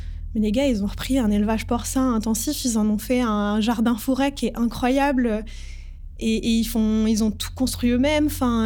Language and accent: French; Île-de-France, France; Et moi, j'ai grandi en Île-de-France, près du plateau de Beauce.